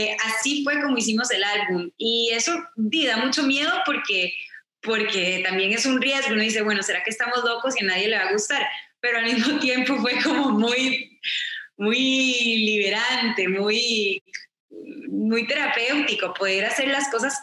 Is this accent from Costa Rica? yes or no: yes; Costa Rica; soy de Costa Rica, entonces crecí escuchando boleros, bossa nova, porque mi mamá es amante de la música brasileña, bachata.